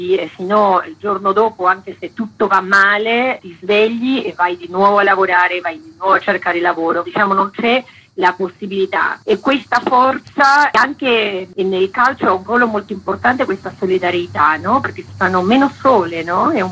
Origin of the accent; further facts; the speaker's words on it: Argentina; Italian is a second language; also born or lived in Rome; now in Italy; io sono argentina, però ho vissuto a Roma tantissimi anni